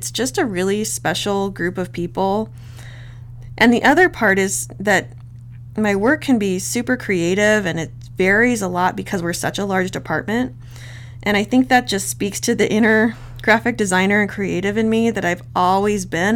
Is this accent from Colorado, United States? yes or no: yes; Pueblo, Colorado, United States; I'm actually from Pueblo, Colorado, born and raised. I moved to Fort Collins when I was 18 to attend CSU.